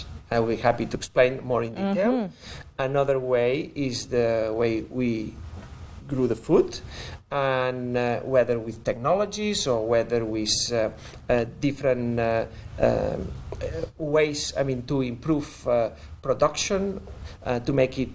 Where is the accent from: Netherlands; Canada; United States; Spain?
Spain; English is a second language; I'm originally from Spain. I mean, if you visit Spain, you will see that the little villages are on the top of the hills.